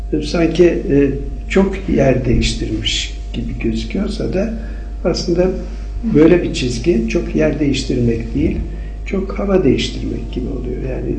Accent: Zonguldak, Turkey; born there; ben Türkiye'nin kuzeyindeyim. Hani Akdenizli olurum da.

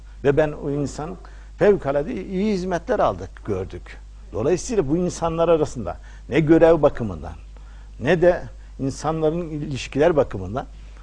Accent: western Anatolia, Turkey; Her yerde ben bir Batı Anadolu insan olarak Doğu Anadolu'da daha fazla itibar gördüm.

